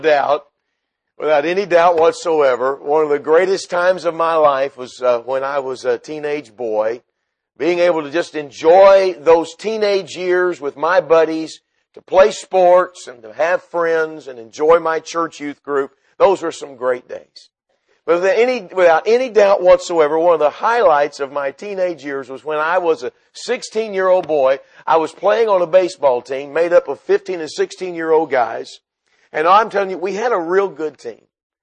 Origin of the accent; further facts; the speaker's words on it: Texas, United States; And I grew up in Texas. In the middle of the summer, it was like 190.